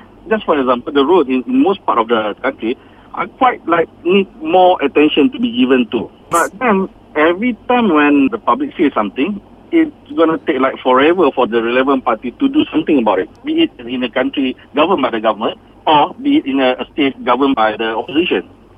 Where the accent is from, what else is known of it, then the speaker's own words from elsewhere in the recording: Kelantan, Malaysia; For me, I came from Kelantan. We have no problem, be it racial, be it religion.